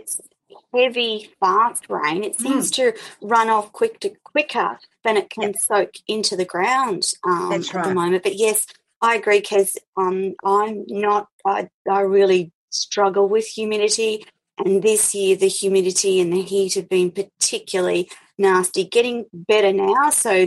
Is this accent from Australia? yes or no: yes; Queensland, Australia; I'm a Queenslander, so cyclones are kind of part and parcel of what we grow up with, and you get used to the warnings throughout summer.